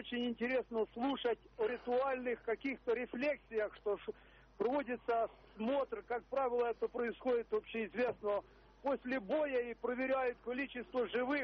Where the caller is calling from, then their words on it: Poltava, Poltava Oblast, Ukraine; из Полтавы.